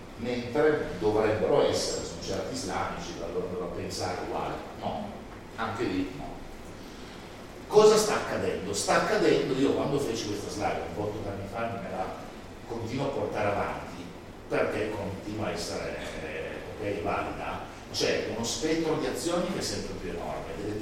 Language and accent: Italian; Turin, Piedmont, Italy; che non è Muscat di Asti da cui arrivo, anzi sono di Torino